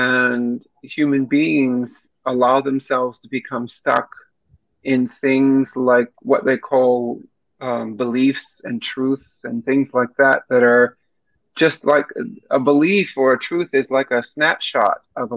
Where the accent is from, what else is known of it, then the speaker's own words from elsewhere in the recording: Kentucky, United States; I had left my catering business and returned here to my home state of Kentucky.